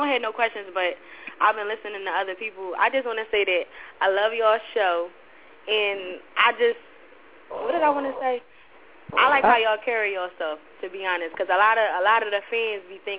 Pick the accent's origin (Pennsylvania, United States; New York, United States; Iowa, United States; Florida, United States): Pennsylvania, United States; Philadelphia; I do have a Philly. I'm from Philly.